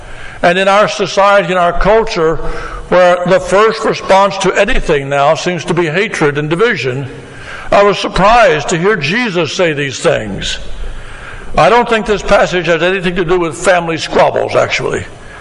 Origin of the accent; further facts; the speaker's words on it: Fort Myers, Florida, United States; I grew up in Florida. I was born in Fort Myers and grew up in Florida and lived through hurricanes